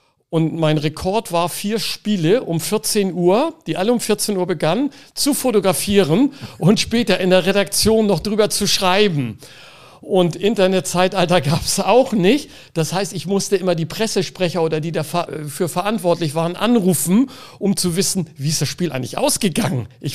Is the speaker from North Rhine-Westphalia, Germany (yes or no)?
no; Hamburg, Germany; born there; ich bin in Hamburg geboren